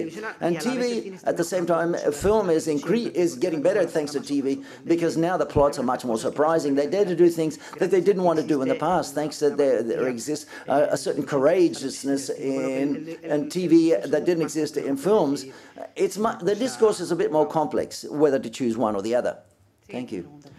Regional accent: Barcelona, Catalonia, Spain; Hi, I'm from Barcelona as well, with my colleagues, cinema students.

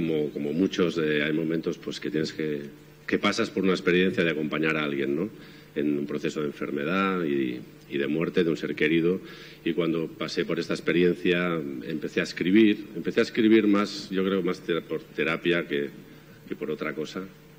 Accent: Argentina; El personaje de la película es actor, yo soy actor. Es argentino, yo soy argentino.

